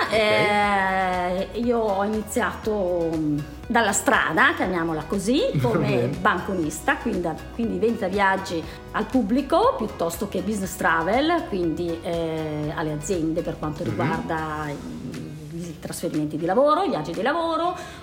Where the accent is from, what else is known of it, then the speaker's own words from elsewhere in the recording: Trezzo sull'Adda, Lombardy, Italy; Io sono di Trezzo sull'Adda.